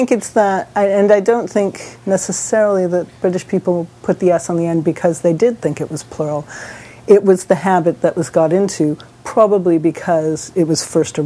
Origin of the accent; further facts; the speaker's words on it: United States; now in United Kingdom; I am an American living in Britain.